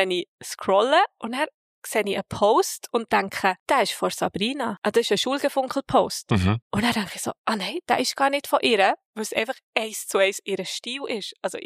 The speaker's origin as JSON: {"language": "German", "country": "Switzerland", "said": "ich komme aus der Schweiz."}